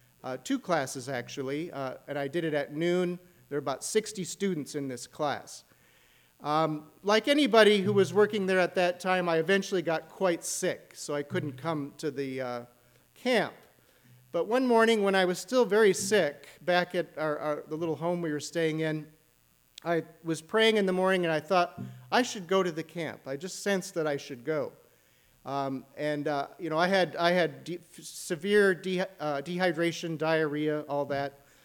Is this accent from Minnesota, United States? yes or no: yes; Minneapolis, Minnesota, United States; I'm from Minneapolis. There's actually a lot of Buddhists in Minneapolis now, but there wasn't when I was growing up.